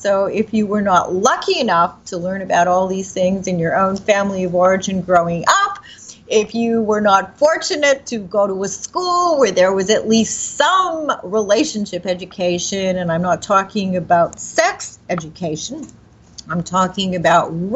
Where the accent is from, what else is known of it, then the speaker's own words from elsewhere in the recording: Canada; also born or lived in Montreal; when I was living in Montreal, and of course you know that I am Canadian and I have dual citizenship